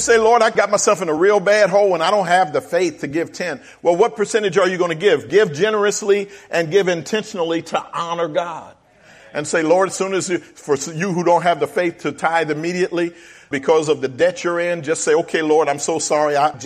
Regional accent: Philadelphia, Pennsylvania, United States; Back in 1989, I'm coming from Philly. We had a row home in the hood.

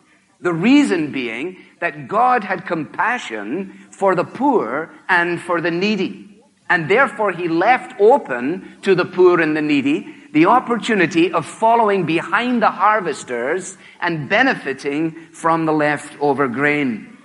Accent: Glasgow, Scotland, United Kingdom; I grew up in Glasgow, which is a big city, the second city of the British Empire at that time, and took vacations way up in the north of Scotland.

